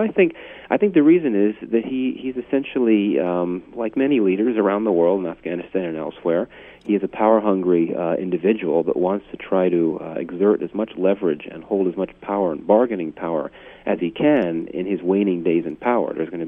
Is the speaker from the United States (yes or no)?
yes; United States; as an individual, as an American, I think it's time to leave